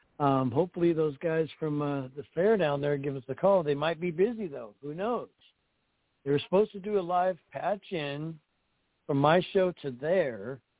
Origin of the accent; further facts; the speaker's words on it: Tacoma, Washington, United States; I've been going there since I was a little kid. I grew up in Tacoma, Washington.